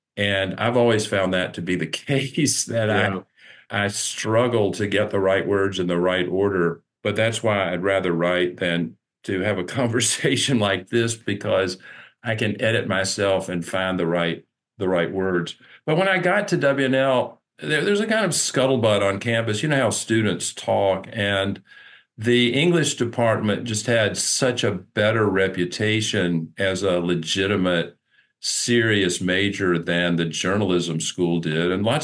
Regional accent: Roanoke, Virginia, United States; Well, I am a native of Virginia. I was born and raised in Roanoke. I attended the public schools here.

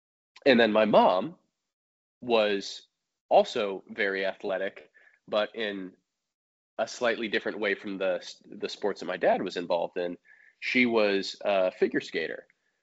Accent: Chicago, Illinois, United States; But yeah, I grew up in Chicago, and from a pretty early age, I started exploring various forms of the arts

